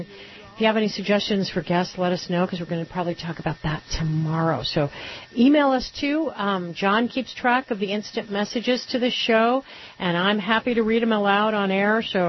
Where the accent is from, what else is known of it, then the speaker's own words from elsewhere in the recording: Puerto Rico; I grew up in Puerto Rico, and there's no way I'm drinking bad coffee.